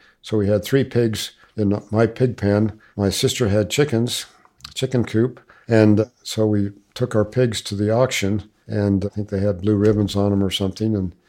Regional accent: Kaysville, Utah, United States; born there; I was born in Kaysville.

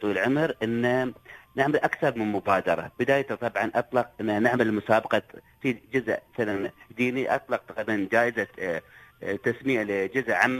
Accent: United Arab Emirates; هذه النعمة الموجودة عندنا في الإمارات

